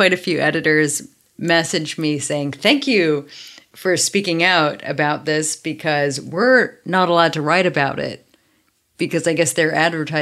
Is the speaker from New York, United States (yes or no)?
yes; New York, United States; In New York. I grew up actually in Soho, but before...